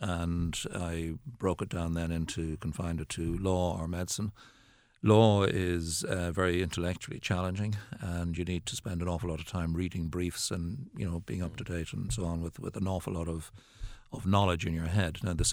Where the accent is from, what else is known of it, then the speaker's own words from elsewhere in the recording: Dublin, Leinster, Ireland; I was born in Dublin and grew up in Rathgar, went to school in Mary's and Rathmines.